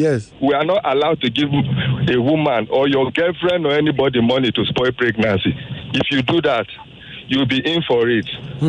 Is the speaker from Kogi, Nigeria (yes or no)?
yes; Kogi, Nigeria; me, I'm from Kogi State.